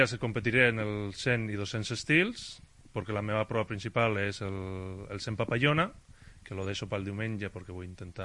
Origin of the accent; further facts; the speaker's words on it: Bilbao, Basque Country, Spain; jo soc de Bilbao, havia entrenat a Bilbao, havia participat en campionats al País Basc